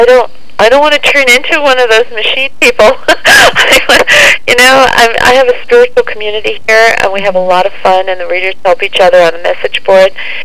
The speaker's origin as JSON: {"language": "English", "region": "New York", "country": "United States", "said": "and I love that because I come from New York, and I feel comfortable with that."}